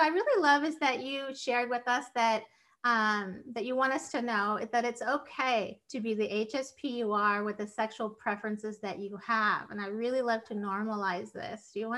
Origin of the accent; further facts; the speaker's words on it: Minnesota, United States; like I'm originally from Minnesota.